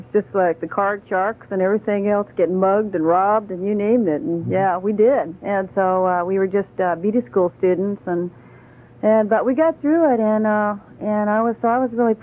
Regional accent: Medical Lake, Washington, United States; also born or lived in New Hampshire / Bermuda / Cheyenne; I was born in New Hampshire, so, you know, from there we went to Bermuda, we went back to New Hampshire, we went to Cheyenne, Wyoming, and I spent most of my time in Washington in the junior high and my high school years in a little town called Medical Lake

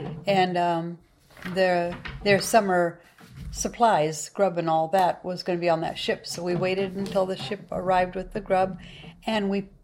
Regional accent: Idaho, United States; also born or lived in Nampa; I was born in Nampa, Idaho. And when I was about 1.5 years old, I think my parents moved to northern Idaho around the Moscow-Lewiston. And I grew up there in a family of, there were 8 of us children.

